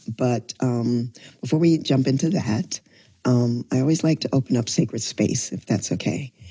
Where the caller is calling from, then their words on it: Oakland, California, United States; I am calling in from Oakland, is the Ohlone land originally.